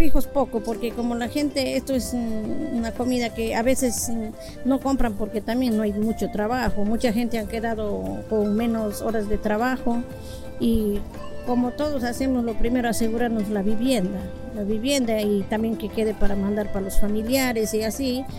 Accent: Molleturo, Azuay, Ecuador; now in Toronto, Canada; Pero soy de Ecuador, soy de Molleturo, de un pueblo pequeño que está por el lado del Cajas. Bueno, pues nada, yo aquí estoy 8 años, aquí en Toronto.

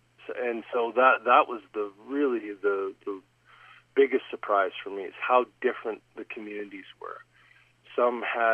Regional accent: Red Deer, Alberta, Canada; I grew up in Red Deer, Alberta, away from any sort of Indigenous roots.

